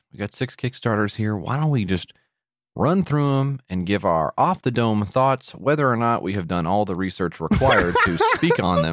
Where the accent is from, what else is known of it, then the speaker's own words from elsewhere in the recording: United States; accent: American; Yeah, I'm